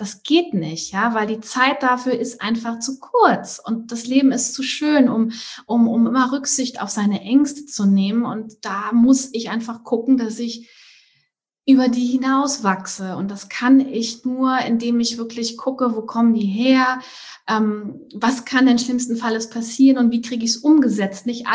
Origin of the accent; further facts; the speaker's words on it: Trier, Rhineland-Palatinate, Germany; now in Hamburg, Germany; ich komme eigentlich aus Trier, südwestlich neben Luxemburg. Bin da nach Hamburg gezogen